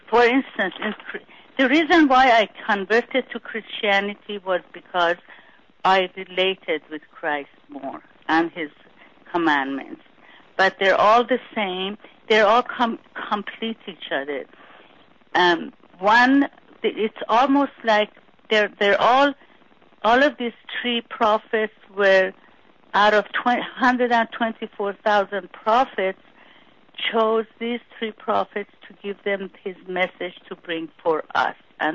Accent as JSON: {"language": "English", "country": "Iran", "tie": "born or raised there", "said": "when I was raised in Iran, even though my parents were not per se too religious"}